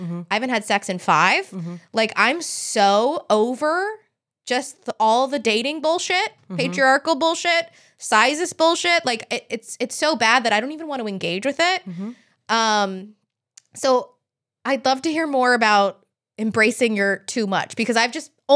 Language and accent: English; Charleston, South Carolina, United States; also born or lived in Columbia; South Carolina, Charleston, and Columbia.